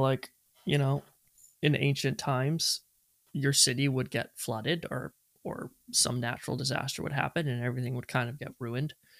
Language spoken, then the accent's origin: English; British Columbia, Canada; I grew up on Vancouver Island, British Columbia